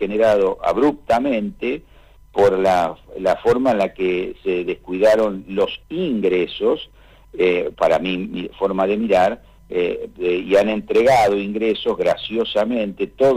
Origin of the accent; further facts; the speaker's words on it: Buenos Aires, Argentina; yo vengo de la Pampa Húmeda, yo me formé yo estudié en la ciudad de La Plata, me formé en esa zona.